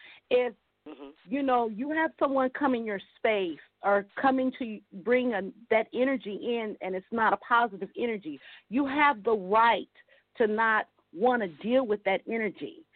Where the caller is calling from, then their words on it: Compton, California, United States; I'm calling from Compton, California.